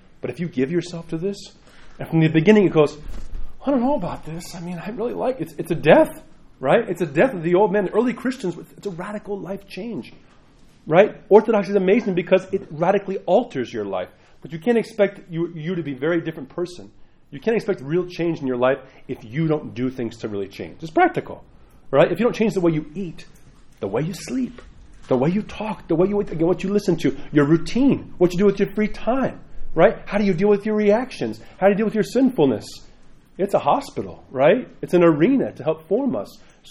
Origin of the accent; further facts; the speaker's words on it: New York, United States; I'm a New Yorker.